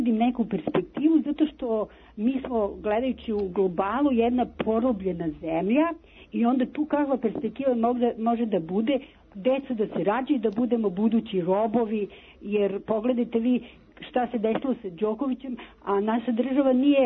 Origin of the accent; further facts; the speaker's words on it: Belgrade, Serbia; Ja sam iz Beograda, Mirjevo, bliže rečeno